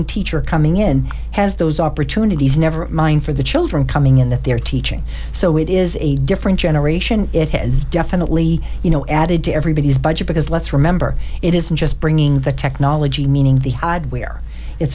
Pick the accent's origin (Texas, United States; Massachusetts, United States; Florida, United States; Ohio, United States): Massachusetts, United States; Randolph; So I grew up in Randolph, and my parents sent me to Cardinal Spelman when I was a ninth grader back in 1969. And Randolph then was kind of a little bit of a sleepy town